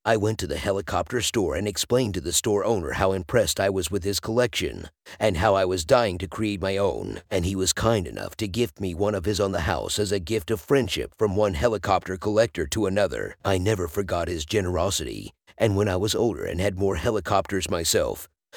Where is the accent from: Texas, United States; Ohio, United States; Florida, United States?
Texas, United States; Houston; I'm from the Houston area